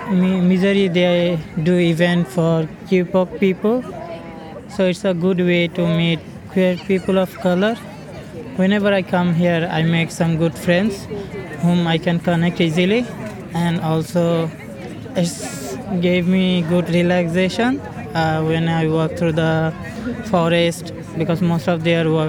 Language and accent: English; Bangladesh; English is a second language; I'm from Bangladesh